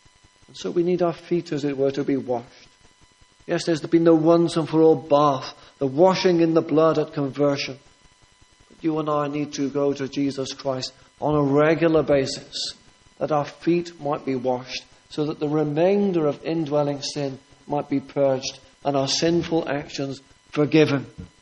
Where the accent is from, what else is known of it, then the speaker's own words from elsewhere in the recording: Wales, United Kingdom; I was brought up in South Wales, and when the steel industry and the coal mines were at their height